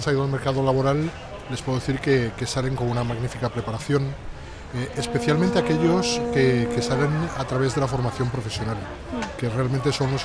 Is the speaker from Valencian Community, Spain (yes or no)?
yes; Elche, Valencian Community, Spain; aunque yo soy de Elche realmente.